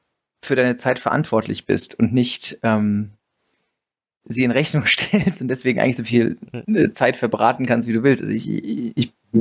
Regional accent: Frankfurt, Hesse, Germany; Ansonsten bin ich Frankfurter durch und durch, habe 2 Kinder.

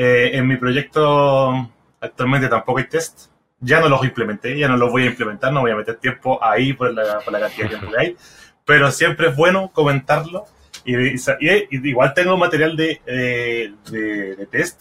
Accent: Chile; soy de Chile

